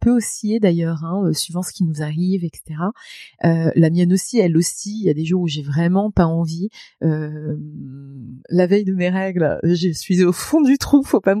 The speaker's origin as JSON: {"language": "French", "region": "Grand Est", "country": "France", "tie": "born or raised there", "accent": "Lorraine", "said": "Je venais du fin fond de la Lorraine avec un accent à couper au couteau."}